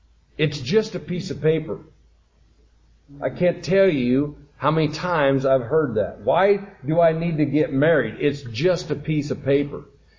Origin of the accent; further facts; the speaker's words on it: St. George, Utah, United States; I came all the way from St. George, Utah to Eugene, Oregon to marry a young man